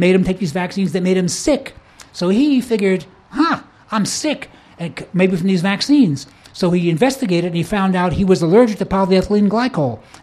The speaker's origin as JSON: {"language": "English", "town": "New York City", "region": "New York", "country": "United States", "said": "I remember in 1970, I'm from New York, and so New York City, you know, it's a major spot, New York City."}